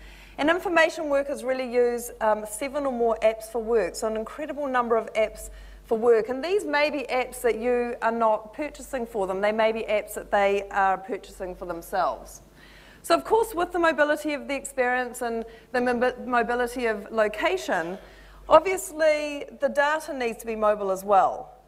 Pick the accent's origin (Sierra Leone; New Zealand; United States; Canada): New Zealand; I'm a Kiwi. Hopefully you can all tell that. I'm told I still sound like a New Zealander. And it's great to be in an audience who won't mistake me for an Aussie, which is what usually happens to me.